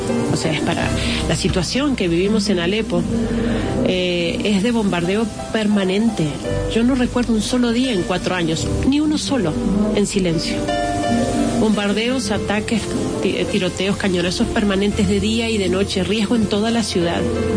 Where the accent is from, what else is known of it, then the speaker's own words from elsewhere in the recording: Argentina; Soy argentina y pertenezco a la familia religiosa del Verbo Encarnado, que es una congregación fundada en Argentina, una congregación misionera.